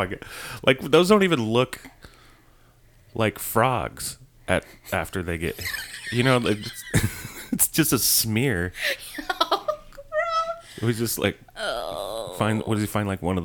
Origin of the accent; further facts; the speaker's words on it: Colorado, United States; My home state. I would I actually, now that I'm thinking about it, I think they would make the act of fucking a dead human body is a misdemeanor in Colorado.